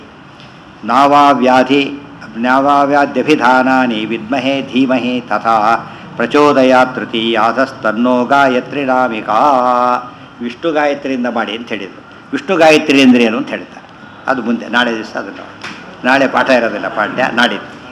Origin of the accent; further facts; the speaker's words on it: Chikkerahalli, Karnataka, India; ಅದು ಊರು ನಡೆದಿದ್ದು ಚಿಕ್ಕೇರಳ್ಳಿ ಅಂತ ನಮ್ಮೂರು, ನಮ್ಮ ತಾಯಿ ತವ್ರ ಮನೆ ಅಲ್ಲಿ ಮೋಹನದಾಸ ಪ್ರತಿಷ್ಠಾಪನೆ ಮಾಡಿದ ಪ್ರಾಣದೇವರು ಇರ್ತಾರೆ.